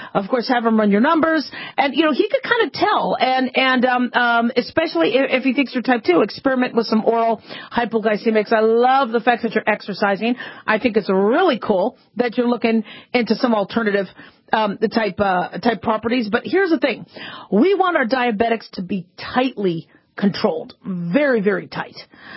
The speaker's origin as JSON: {"language": "English", "town": "Phoenix", "region": "Arizona", "country": "United States", "tie": "born or raised there", "said": "You know, I grew up in Phoenix, Arizona, and so we were talking about that 30 some years ago."}